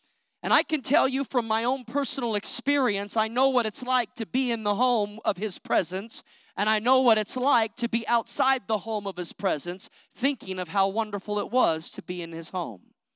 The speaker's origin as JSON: {"language": "English", "town": "Fontana", "region": "California", "country": "United States", "tie": "born or raised there", "said": "I grew up in Fontana, California, as a child"}